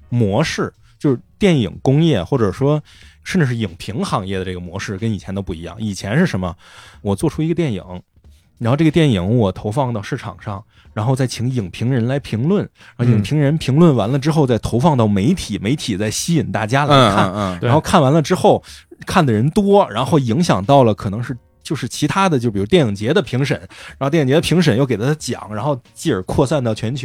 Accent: China; 可能是因为我们作为中国人，我们身边每天都在上演着这样的戏码

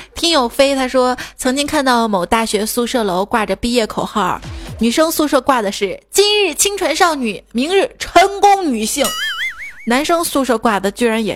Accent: Shaanxi, China; 反正我是陕西来的。

